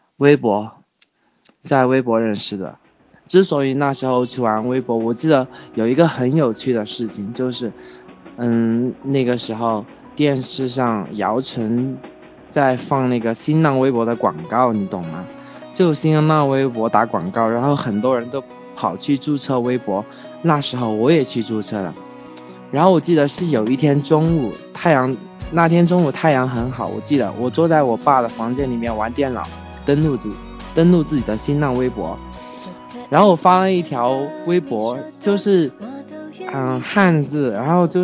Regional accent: Yunnan, China; 我们不是一个地方的，我是云南的

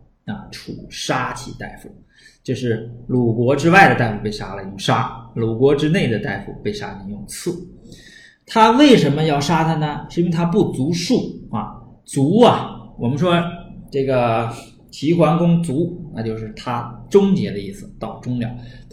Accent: Northeast China, China; accent: Northeastern Mandarin; 我们东北话就在里边呼噜啊

